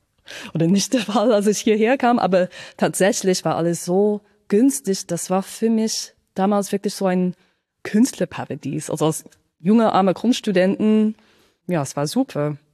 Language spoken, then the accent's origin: German; Chico, California, United States; German is a second language; moved away as an adult; now in Leipzig, Germany; Weil ich habe auch in den USA studiert, in Kalifornien, tatsächlich in meiner Heimatstadt, Chico heißt das.